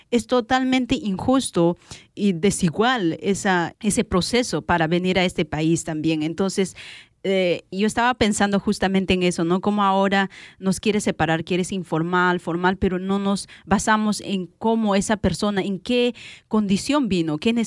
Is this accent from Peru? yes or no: yes; Peru; now in United States; Yo soy de Perú y lo que veo aquí es